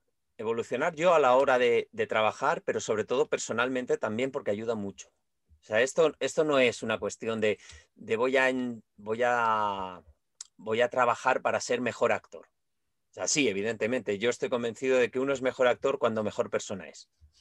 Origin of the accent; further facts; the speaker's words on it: Alicante, Valencian Community, Spain; porque valenciano debería de saberlo bien, porque soy alicantino